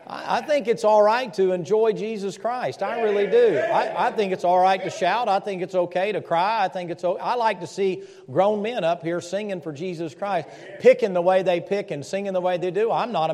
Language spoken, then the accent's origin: English; Tennessee, United States; I mean, I'm from Tennessee, that's true, and I like that kind of a bluegrassy sort of feel, that's true.